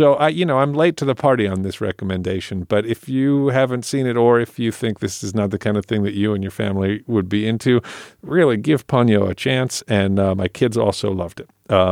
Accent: England, United Kingdom; why I talk the way I do if I grew up in England

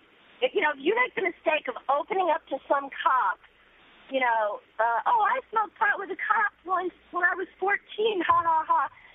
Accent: New York, United States; I grew up in Fufu, Westchester.

